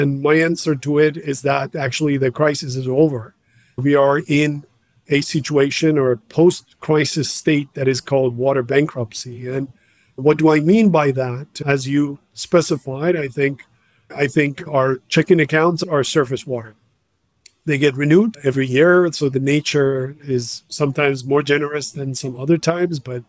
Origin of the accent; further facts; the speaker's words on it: Iran; English is a second language; So I'm from Iran